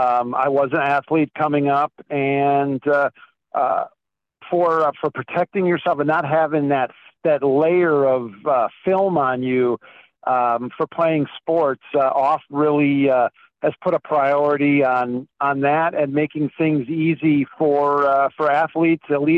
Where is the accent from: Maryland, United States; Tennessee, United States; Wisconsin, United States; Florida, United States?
Wisconsin, United States; I grew up in Wisconsin. I grew up in Wisconsin where the joke is the state bird is the mosquito because they're so big.